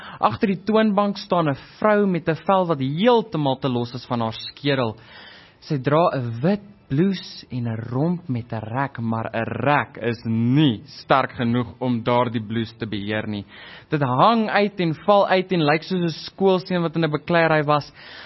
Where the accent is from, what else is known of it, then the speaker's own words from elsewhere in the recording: Roodepoort, Gauteng, South Africa; Ek kom van Roodepoort, Gauteng.